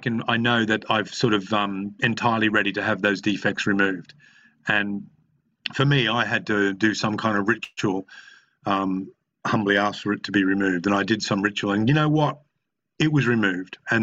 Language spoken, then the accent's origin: English; Mackay, Queensland, Australia; also born or lived in Brisbane; raised in Queensland, which is the pointy bit on the east coast, if you don't know your map of Australia. And I was raised in and around Brisbane and North Queensland in a place called Mackay, which is a sugarcane country.